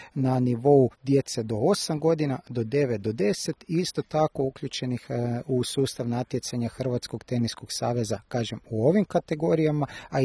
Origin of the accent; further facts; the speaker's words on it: Kutina, Sisak-Moslavina County, Croatia; now in Zagreb, Croatia; nisam iz Jaske, ja sam iz Kutine, inače u Zagrebu već jedno gotovo 10 godina